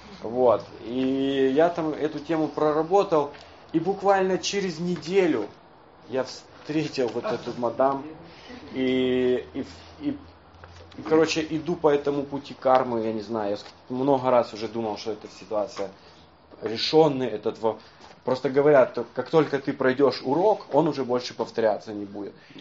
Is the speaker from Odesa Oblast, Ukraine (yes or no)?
no; Kyiv, Ukraine; Она из Киева, я из Киева